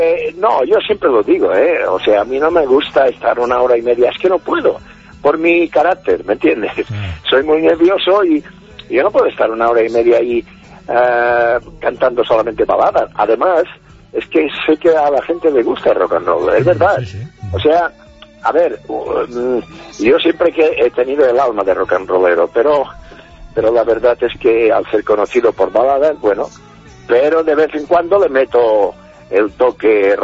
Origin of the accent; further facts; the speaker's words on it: Balearic Islands, Spain; first language Catalan; tú sabes que soy de Mallorca, ahí hablamos catalán, mallorquín